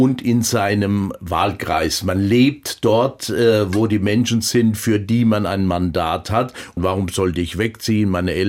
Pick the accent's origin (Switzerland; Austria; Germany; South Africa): Germany; Steinfeld, Rhineland-Palatinate; die ist ja unmittelbar neben meinem Heimatort Steinfeld.